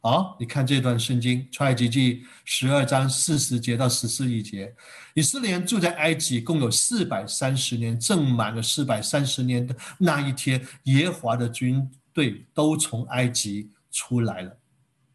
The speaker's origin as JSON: {"language": "Chinese", "country": "Hong Kong", "said": "我们香港人喜欢说很黑啊"}